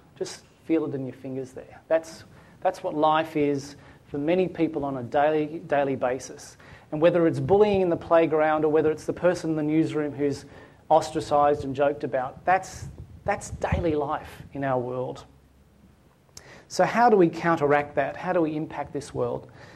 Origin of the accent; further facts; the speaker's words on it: Australia; as an Australian, I instantly snubbed the Duke